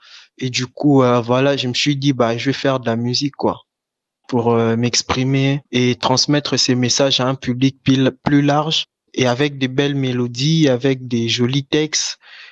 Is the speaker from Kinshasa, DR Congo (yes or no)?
yes; Kinshasa, DR Congo; Moi, je suis d'originaire de la République démocratique du Congo, Kinshasa précisément. Donc du coup, je vis déjà dans une ville qui est très artistique et d'où la poésie naît aussi du chaos